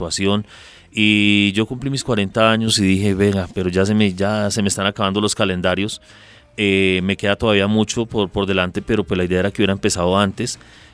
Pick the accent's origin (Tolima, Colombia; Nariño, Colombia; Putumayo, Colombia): Tolima, Colombia; Espinal; now in Soacha, Colombia; Soy vivo en el municipio de Soacha orgullosamente y también orgullosamente soy del departamento del Tolima, del municipio del Espinal.